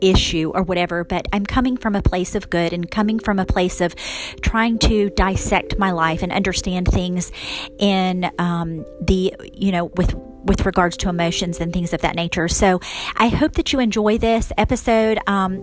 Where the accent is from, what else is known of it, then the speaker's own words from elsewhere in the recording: Brooksville, United States; why I would be searching in Brooksville, my hometown, to find a house to live on.